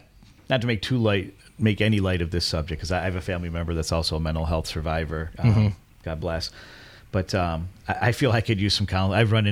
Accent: Buffalo, New York, United States; the anarchist who assassinated President McKinley many years ago in my hometown.

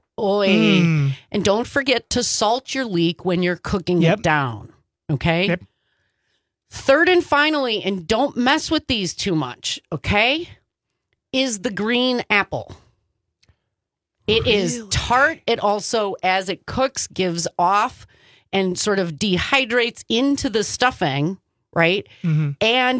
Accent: Wisconsin, United States; Because I'm from Wisconsin, y'all, and we want like half the plate is going to be stuffing.

